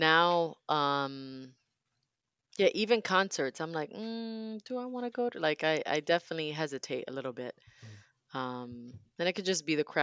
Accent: Miami, Florida, United States; Because growing up in Miami, there was a lot of outdoor concerts.

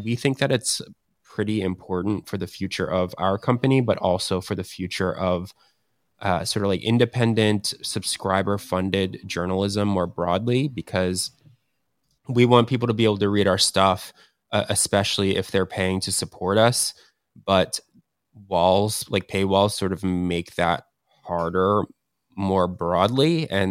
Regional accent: Maryland, United States; I'm wearing my Orioles gear. Huge Orioles fan. I'm from Maryland.

